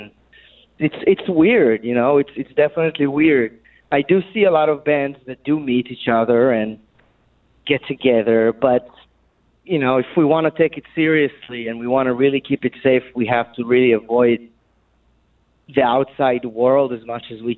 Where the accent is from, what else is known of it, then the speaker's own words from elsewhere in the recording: Israel; moved away as an adult; when I came from Israel in 2013, and I've been living off my suitcase basically for 7 years now